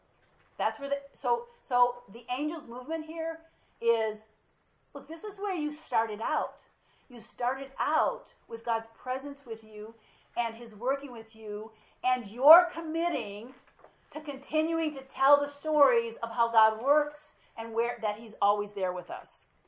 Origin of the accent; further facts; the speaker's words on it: Dalton, United States; I had three sisters, I grew up in Dalton, I went to Iliana Christian High School because there was race riots.